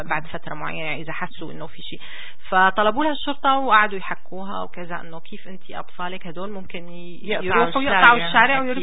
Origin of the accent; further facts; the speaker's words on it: Syria; أنا عربية سورية بفهمكم